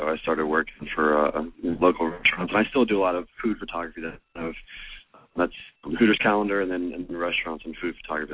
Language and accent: English; Tampa, Florida, United States; I'm from Tampa, Florida, originally.